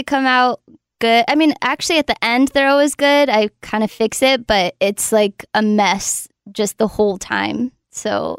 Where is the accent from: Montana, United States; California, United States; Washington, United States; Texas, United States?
California, United States; also born or lived in Los Angeles; I was in LA for about 6 years, 7 years. And I was there. I'm from the Bay, and then I moved to LA for 6, 7 years, and I was doing the whole music thing.